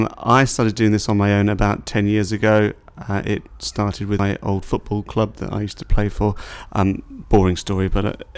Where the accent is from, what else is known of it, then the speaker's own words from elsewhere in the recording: Norwich, East of England, United Kingdom; my date of birth is 23rd of May 1970 and I'm from Norwich.